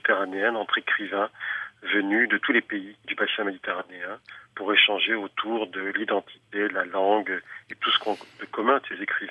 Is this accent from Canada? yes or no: no; Morocco; le Maroc, qui est mon pays d'origine